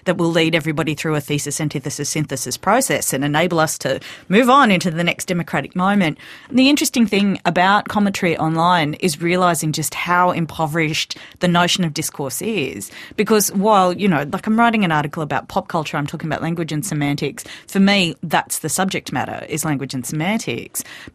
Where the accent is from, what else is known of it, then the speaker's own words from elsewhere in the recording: Wollongong, New South Wales, Australia; but, you know, I'm from Wollongong. I'm tough.